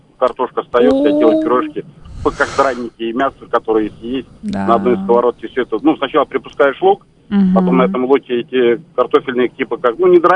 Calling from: Moscow, Russia; я звоню из Москвы.

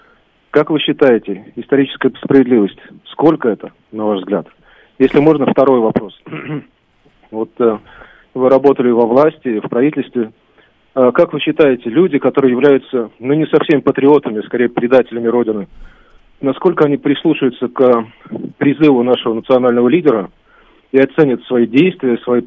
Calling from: Moscow Oblast, Russia; Московская область.

